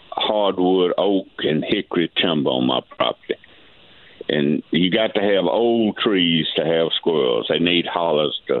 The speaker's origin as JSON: {"language": "English", "region": "Alabama", "country": "United States", "said": "Well, I'm not. I'm from a rural county in Alabama, Wilcox County, which is a county that my wife says it's in a time warp."}